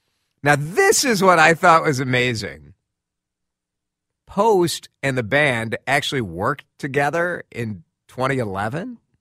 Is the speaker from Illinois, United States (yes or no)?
yes; Chicago, Illinois, United States; And I'm from the Chicago area.